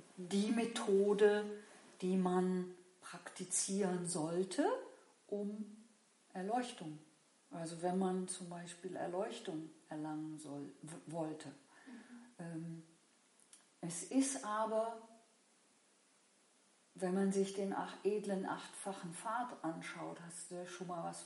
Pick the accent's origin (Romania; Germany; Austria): Germany; Rhineland; Also, ich komme ja aus dem Rheinland, ne?